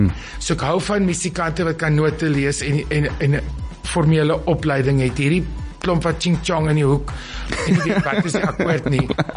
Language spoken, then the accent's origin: Afrikaans; Riebeek Kasteel, Western Cape, South Africa; also born or lived in Grahamstown; Dis hoekom ek in Graamsstad gebore is. En daarna, toe my verstand ingeklik het, ek het ek boek geskryf oor my kinderjare en dit begin in die sandpit op Riebeek Kasteel.